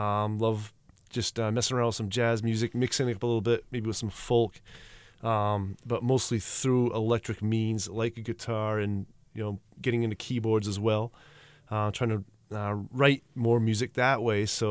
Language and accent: English; Westbrook, Maine, United States; Well, from the area, I'm from Westbrook. I live in Gorham now and been around for quite a while.